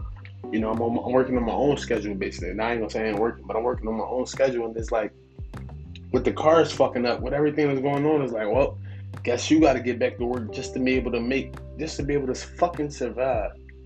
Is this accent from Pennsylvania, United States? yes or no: yes; Philadelphia, Pennsylvania, United States; I grew up with sports camps and, you know, friends and fun times